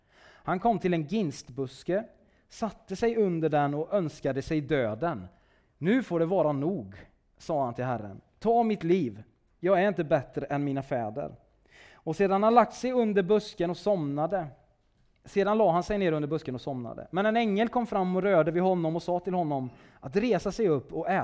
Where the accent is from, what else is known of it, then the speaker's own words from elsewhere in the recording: Kinnarp, Västra Götaland County, Sweden; jag är inte hallänning, utan jag är västgöte. Stolt västgöte. Så att jag kommer ju ifrån Falköpings kommun, Kinnarp heter väl största tätorten.